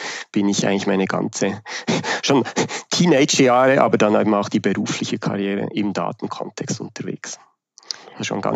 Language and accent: German; Switzerland; wie man hört, unmissverständlich, ich komme aus der Schweiz.